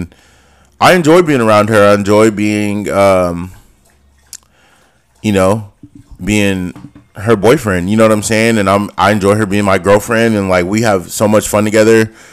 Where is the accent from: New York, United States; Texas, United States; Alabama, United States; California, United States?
California, United States; and I'm from California too.